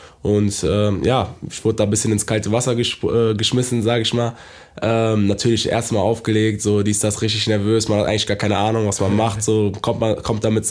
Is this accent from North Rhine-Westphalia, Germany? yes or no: yes; Düsseldorf, North Rhine-Westphalia, Germany; also born or lived in Essen; Genau, ich komme aus Düsseldorf, bin in Essen geboren, aber lebe seitdem ich denken kann in Düsseldorf.